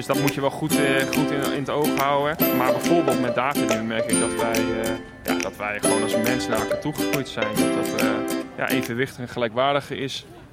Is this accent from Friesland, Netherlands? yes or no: yes; Leeuwarden, Friesland, Netherlands; ik kom uit Leeuwarden. Zelfs daar heb je een cultuurverschil.